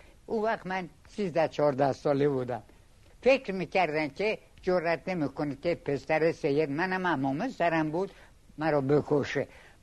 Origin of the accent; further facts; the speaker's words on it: Isfahan, Iran; من قومی خویش اینا هستم از اصفهان اومدم